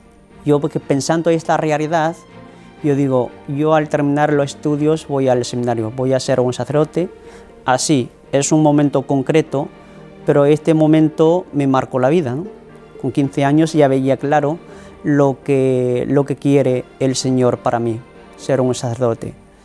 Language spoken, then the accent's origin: Spanish; North China, China; Spanish is a second language; Yo vengo de China, que de una diócesis del norte. Ya desde pequeño yo ya soy católico, que porque mi familia, que siempre ha sido católica de generación